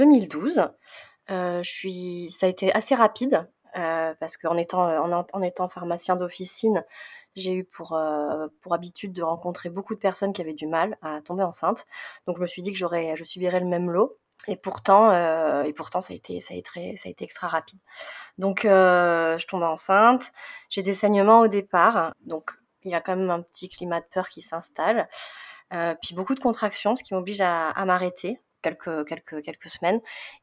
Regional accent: South, France; now in Île-de-France, France; j'ai 39 ans, je suis dans ma 40e année, période charnière. Je viens du sud de la France et depuis une quinzaine d'années, j'habite en région parisienne.

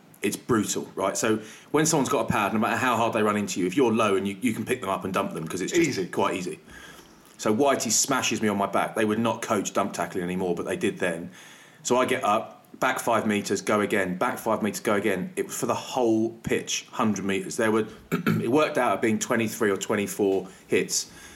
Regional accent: England, United Kingdom; so I don't need an accent because I'm English

